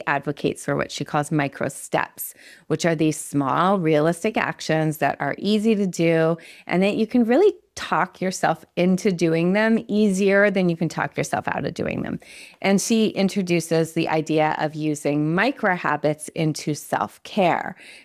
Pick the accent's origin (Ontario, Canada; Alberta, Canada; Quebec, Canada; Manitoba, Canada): Quebec, Canada; growing up in Quebec, we would often take field trips to where they produced maple syrup.